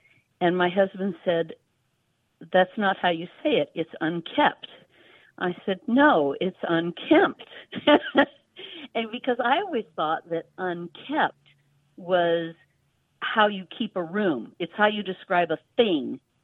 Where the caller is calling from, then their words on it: Georgia, United States; I'm calling from North Georgia.